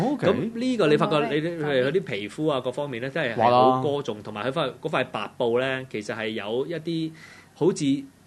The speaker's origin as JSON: {"language": "Cantonese", "country": "Hong Kong", "said": "咁近呢幾年對我哋香港人嚟講咧，就更加有一個深切嘅體會啦"}